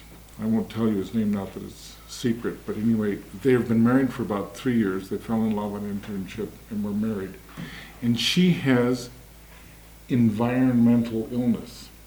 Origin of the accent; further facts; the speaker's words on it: Denver, Colorado, United States; I come from Denver.